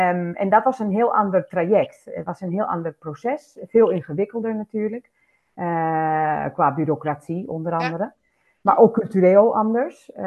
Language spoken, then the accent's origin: Dutch; Spain; Dutch is a second language; now in Gorredijk, Netherlands; Ik ben bijna 41. Morgen word ik 41 jaar oud. Ik kom zelf oorspronkelijk uit Spanje vandaan. Heb al in je intro aangegeven. Woonachtig in Gorendijk, Friesland, sinds 2012.